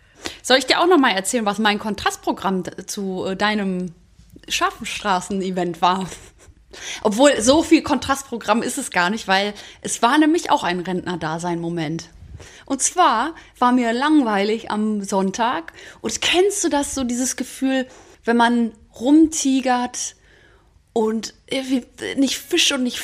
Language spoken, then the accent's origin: German; North Rhine-Westphalia, Germany; sind wir zum Biggesee gefahren, in Sauerland. Das ist ja meine Heimat.